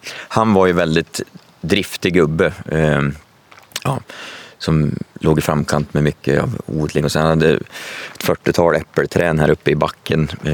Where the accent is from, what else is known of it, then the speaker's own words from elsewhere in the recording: Gävleborg County, Sweden; Vi är inte födda här i Järvsö någon av oss, men från liknande ställen i Hälsingland